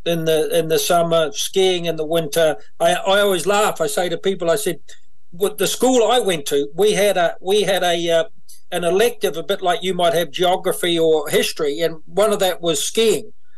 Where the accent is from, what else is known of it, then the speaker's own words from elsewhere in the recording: New Zealand; I grew up in a small rural township, and it's just south of Christchurch, about an hour's drive. Very much a farming community.